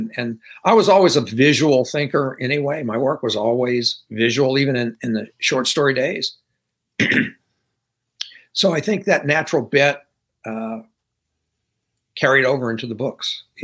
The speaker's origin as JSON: {"language": "English", "region": "Louisiana", "country": "United States", "said": "Hi, you know … from Louisiana."}